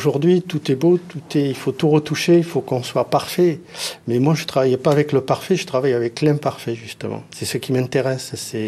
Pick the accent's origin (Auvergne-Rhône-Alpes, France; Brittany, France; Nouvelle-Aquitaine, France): Nouvelle-Aquitaine, France; Dax; je suis originaire des Landes et de Dax, plus spécialement.